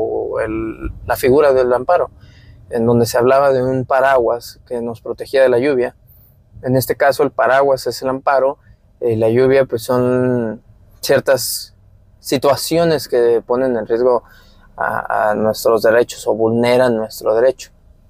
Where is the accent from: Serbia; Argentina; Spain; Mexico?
Mexico; Porque a fin de cuentas es en el país en el que vivimos y pues nos afecta a todos como mexicanos.